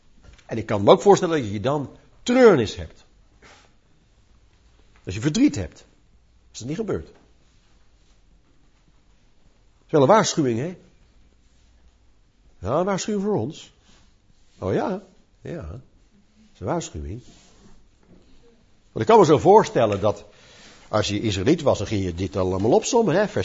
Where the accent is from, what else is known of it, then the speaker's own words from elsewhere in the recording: Netherlands; Kunnen toch als Nederlanders niet zeggen, dat uit ons de Christus geboren is